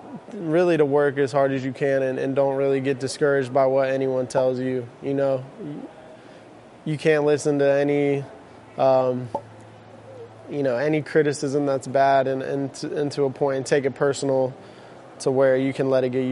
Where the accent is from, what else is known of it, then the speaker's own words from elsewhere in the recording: Columbus, Ohio, United States; I wanted to go to Ohio State because I grew up in Columbus, you know, the Buckeyes and stuff